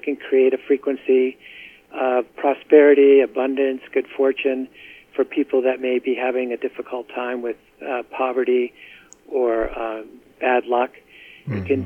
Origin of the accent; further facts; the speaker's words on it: United States; No, I'm from America